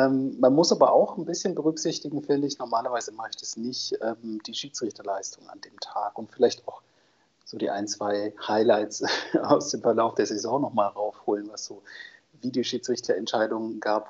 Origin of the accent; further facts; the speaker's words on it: North Rhine-Westphalia, Germany; born there; now in Leipzig, Germany; Gut, ich wohne in Leipzig, ich fände es unheimlich lustig. Ich bin Ostwestfale, gebürtiger